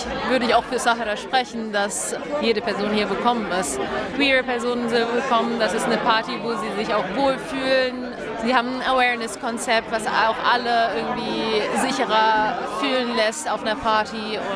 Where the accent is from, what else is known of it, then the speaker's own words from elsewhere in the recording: Egypt; now in Cologne, Germany; Die Einflüsse sind arabisch-ägyptisch, da wo ich herkomme